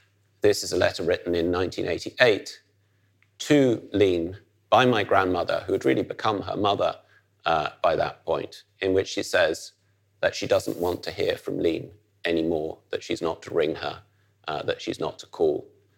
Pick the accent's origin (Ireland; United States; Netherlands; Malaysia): Netherlands; I, as somebody growing up in the Netherlands